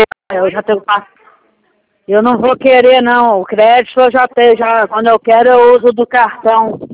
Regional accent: Petrópolis, Rio de Janeiro, Brazil; É porque eu sou de Petrópolis, aí é 24.

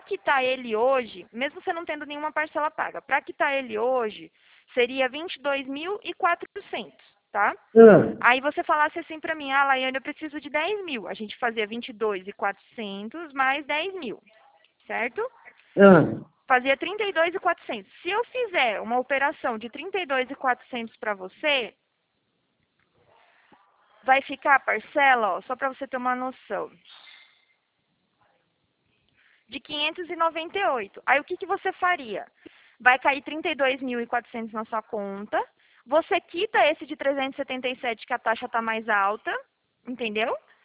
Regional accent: Salvador, Bahia, Brazil; also born or lived in Itabuna; now in São Paulo, Brazil; Na verdade, eu cresci na Bahia, né? Faz só 5 anos que eu tô aqui na região de São Paulo.

